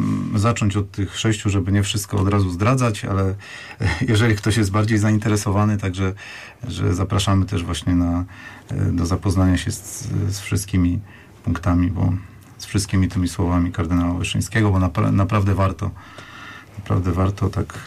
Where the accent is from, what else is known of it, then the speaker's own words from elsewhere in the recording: Silesian Voivodeship, Poland; bo jestem w ogóle ze Śląska